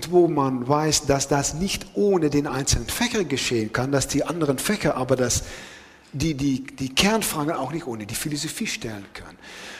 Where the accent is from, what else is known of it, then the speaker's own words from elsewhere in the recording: Netherlands; German is a second language; ich komme ja aus den Niederlanden.